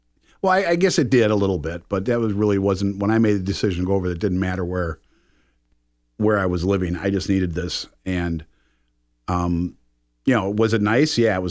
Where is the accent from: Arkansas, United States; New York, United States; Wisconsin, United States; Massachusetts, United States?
Wisconsin, United States; now in Winston-Salem, United States; I'm not from Winston-Salem. I'm originally from Wisconsin. I came down here, but I really came down here with the intentions of staying 2 weeks